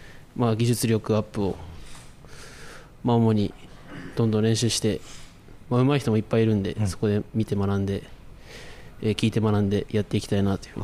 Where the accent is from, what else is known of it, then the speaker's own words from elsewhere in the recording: Hokkaido, Japan; そうですね、どさんこには耐えれないような暑さが続きましたね。